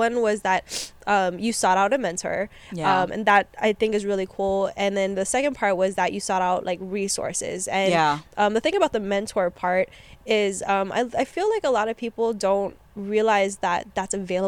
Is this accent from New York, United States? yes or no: no; Hawaii, United States; You know, like growing up in Hawaii, oh, I'm so shame.